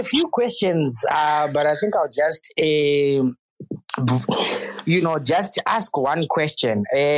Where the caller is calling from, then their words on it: Johannesburg, Gauteng, South Africa; I am calling from Johannesburg.